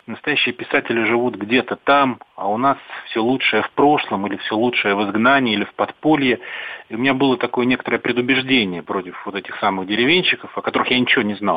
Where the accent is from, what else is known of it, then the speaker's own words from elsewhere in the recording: Moscow, Russia; И на меня, городского человека, да, я коренной москвич, я деревни толком не знал тогда.